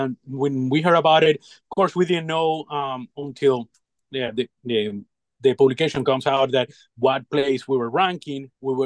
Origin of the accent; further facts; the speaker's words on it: Venezuela; moved away as an adult; now in Virginia, United States; Yeah, so I'm originally from Venezuela. And so I came here.